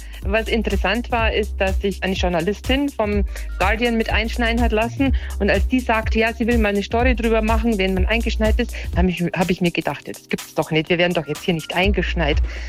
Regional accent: Bavaria, Germany; Aber wir kommen ja aus Südbayern und sind Schnee gewohnt.

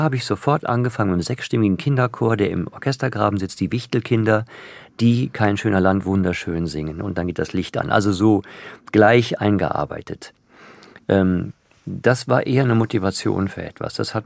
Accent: Germany; Also als Deutscher noch mehr, als vielleicht aus dem Ausland kommt.

